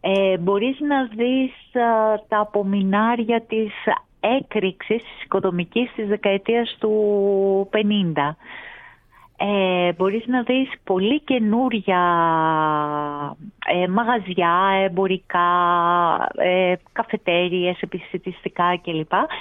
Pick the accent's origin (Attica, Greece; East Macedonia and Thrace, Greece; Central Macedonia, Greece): Attica, Greece; Nikaia; Εγώ είμαι από την Νίκαια, γέννημα Φρέμα της περιοχής